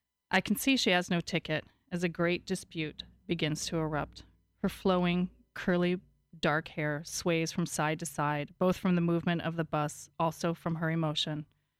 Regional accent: United States; I've played this card before as an American.

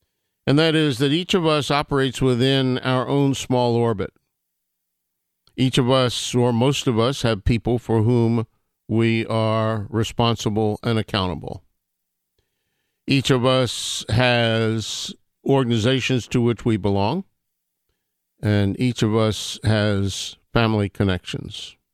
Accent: United States; All I'm going to say is that I am ashamed as an American.

